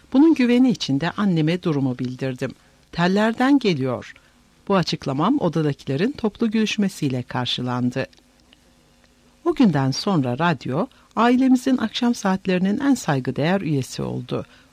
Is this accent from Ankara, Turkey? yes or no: yes; Ankara, Turkey; also born or lived in Istanbul; 1932 yılında İstanbul'da doğmuşum ama babamın görev yeri değişince Ankara'ya gelmişiz. Hatırımda kalan ilk olay da Ankara'da geçti.